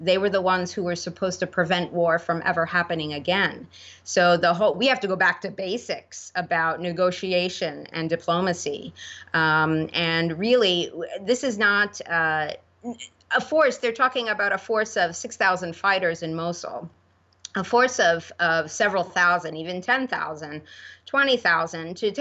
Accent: United States; Now, I focus on the United States because I'm an American

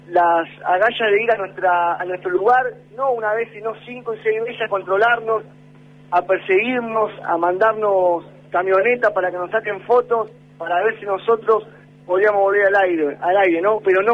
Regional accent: Moreno, Buenos Aires Province, Argentina; Y venimos de Moreno, de un lugar donde también en los últimos meses venimos muy sacudidos

